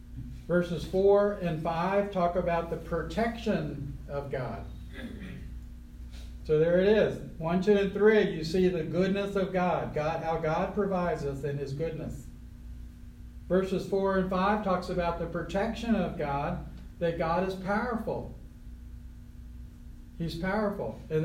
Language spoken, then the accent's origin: English; Washington, District of Columbia, United States; And I was raised in Washington, D.C. I never lived on a farm, never was around farm animals.